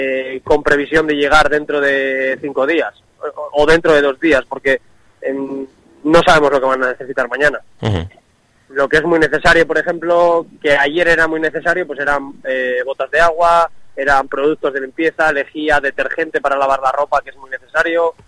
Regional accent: Cantabria, Spain; Y luego pues te preguntan que de dónde vienes y claro, le dices que vienes de Cantabria y se echan a llorar y te abrazan, y es increíble.

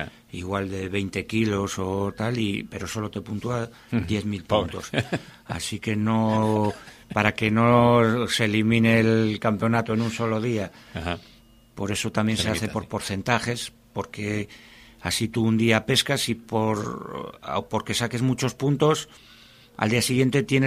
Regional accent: Santoña, Cantabria, Spain; yo soy de Santoña, entonces ya tengo familia marinera

